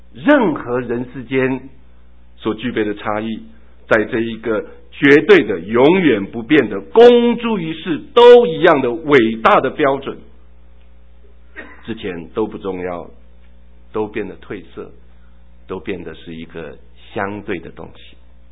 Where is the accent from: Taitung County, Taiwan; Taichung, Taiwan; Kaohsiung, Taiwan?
Taitung County, Taiwan; Taitung; 就像我从小在台东长大